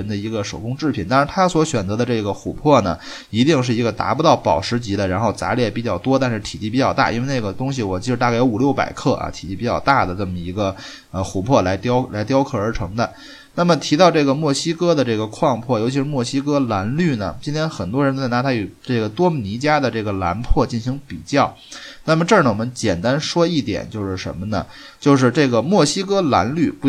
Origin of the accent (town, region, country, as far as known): China